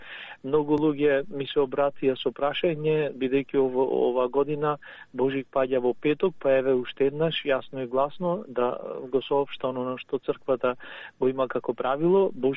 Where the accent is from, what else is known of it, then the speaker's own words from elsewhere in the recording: Ohrid, Southwestern, North Macedonia; Иако јас доаѓам од Охрид, кај нас секога се правила пита со паричка или лепче на Свети Василија